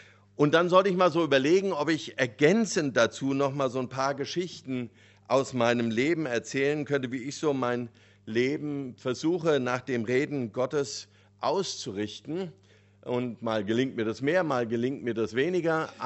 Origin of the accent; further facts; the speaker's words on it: Frankfurt, Hesse, Germany; Der zweite Anlass, natürlich festlich gekleidet zu sein heute, ist für mich als Frankfurter, weil wir den Pokal geholt haben.